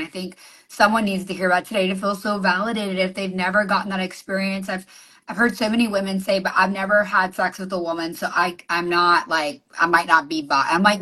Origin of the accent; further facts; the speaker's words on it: the South, United States; that's, like, how I was raised here in the South.